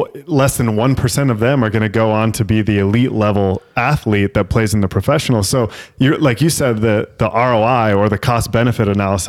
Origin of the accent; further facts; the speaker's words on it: Utah, United States; basketball happened in the winter and I grew up in Utah.